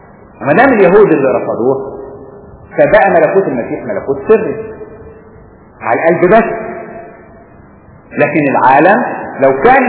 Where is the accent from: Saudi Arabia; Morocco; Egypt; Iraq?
Egypt; زي ما بتشوفوا هنا عندنا في مصر مثلا الارهابيين ما يقدروش يستخبوا في القاهره.